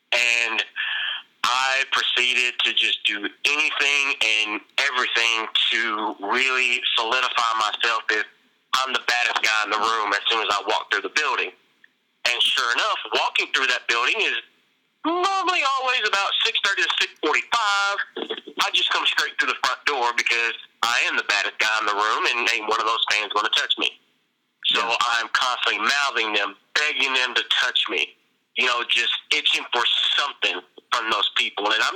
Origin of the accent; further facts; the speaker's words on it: Mudlick, Kentucky, United States; You know, I'm from Mudlick, Kentucky.